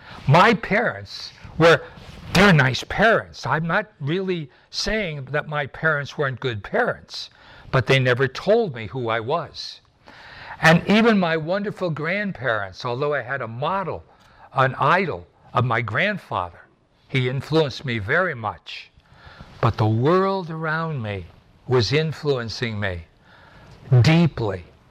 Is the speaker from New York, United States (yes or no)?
no; Wilkes-Barre, Pennsylvania, United States; born there; When I was born on June the 13th, 1928, that's 83 years ago, in Wilkes-Barre, Pennsylvania, my mother and father, I was their firstborn.